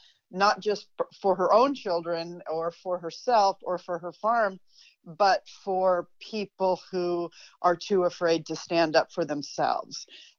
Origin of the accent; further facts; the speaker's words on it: West Coast, United States; I grew up on the West Coast, and we were not taught a great deal about the Dust Bowl.